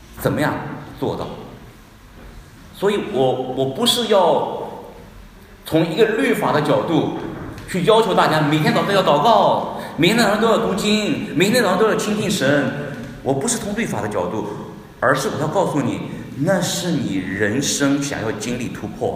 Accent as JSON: {"language": "Chinese", "town": "Wenzhou", "region": "Zhejiang", "country": "China", "said": "我们温州人比较厉害"}